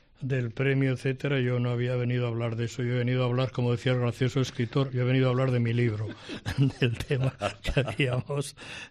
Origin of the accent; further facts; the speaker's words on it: Ituren, Navarre, Spain; En Ituren, soy de Ituren.